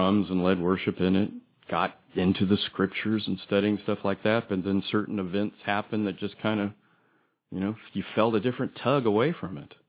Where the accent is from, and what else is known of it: California, United States